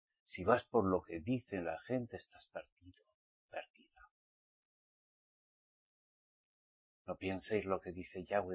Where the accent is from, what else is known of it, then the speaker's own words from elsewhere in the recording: Spain; born there; Nací en España.